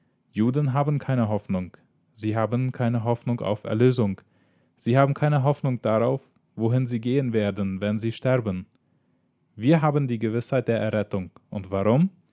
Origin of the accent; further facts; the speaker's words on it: England, United Kingdom; In England, wo ich herkomme, und auch in Kanada, dauert es ein paar Tage länger.